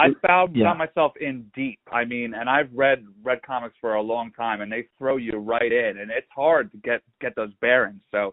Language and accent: English; New Jersey, United States; Well, I'm from New Jersey.